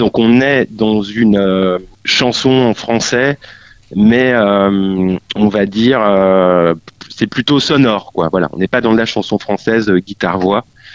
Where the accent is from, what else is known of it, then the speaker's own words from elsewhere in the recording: Lyon, Auvergne-Rhône-Alpes, France; c'est peut-être parce que je suis originaire de Lyon et que gamin j'allais un peu à la montagne